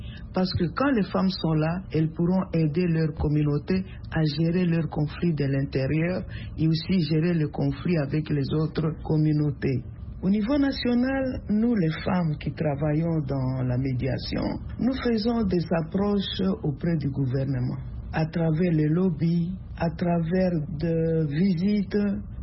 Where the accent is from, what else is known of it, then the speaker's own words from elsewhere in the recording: DR Congo; Je viens de la République démocratique du Congo.